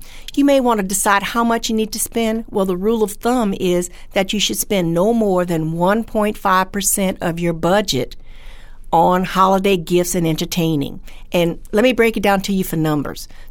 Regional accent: Louisiana, United States; Since I'm from South Louisiana, we always think of things that we can do, or jambalaya with the turkey and all the leftovers.

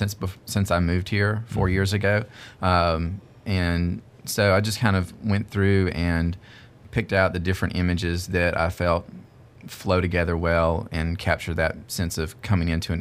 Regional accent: Georgia, United States; moved away as an adult; I'm originally from Georgia. I moved out here 3 or 4 years ago to teach at Tech.

